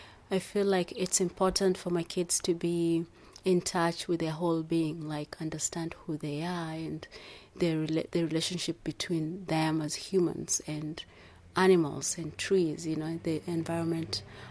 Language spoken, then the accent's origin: English; Tanzania; English is a second language; now in Old Chatham, United States; I'm from Tanzania, but I live in Chatham, Old Chatham, New York now